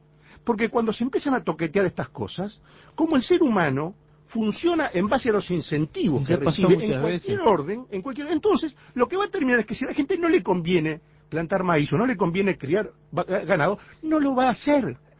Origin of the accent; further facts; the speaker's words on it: Uruguay; Nosotros somos periodistas uruguayos que estamos analizando un tema argentino.